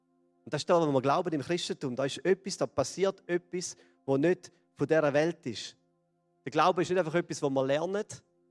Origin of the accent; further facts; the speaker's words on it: Switzerland; Ja, so ein bisschen als Schweizer nüchterne Chile.